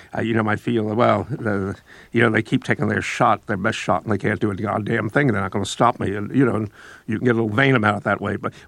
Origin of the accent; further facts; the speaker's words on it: New York, United States; I grew up in Brooklyn, and you know, we didn't ignore strength in Brooklyn, but it wasn't. I grew up in a reasonable neighborhood, reasonable middle class neighborhood.